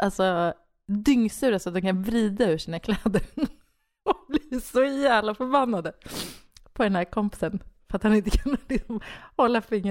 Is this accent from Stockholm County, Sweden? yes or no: no; Nyköping, Södermanland, Sweden; som jag kom från Nyköping, bara, men gud, känner du bla bla bla